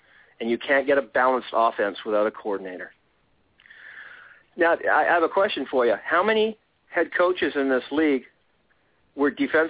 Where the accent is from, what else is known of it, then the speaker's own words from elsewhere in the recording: New Westminster, British Columbia, Canada; I do not like John Cornish one iota, and he's from my hometown, New Westminster.